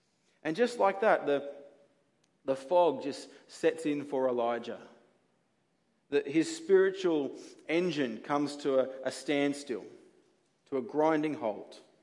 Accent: Sydney, New South Wales, Australia; Well, as you know, I'm from Sydney, and we travel to and from Sydney fairly often these days

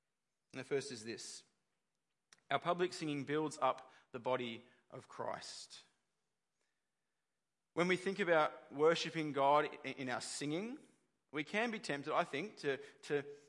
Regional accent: Sydney, New South Wales, Australia; I'm from Western Sydney originally. And just before we left Sydney to come to Queensland

